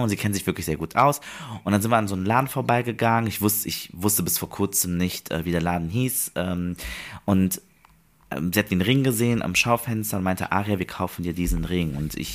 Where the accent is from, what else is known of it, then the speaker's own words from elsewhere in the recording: Bonn, North Rhine-Westphalia, Germany; Also ich komme aus Bonn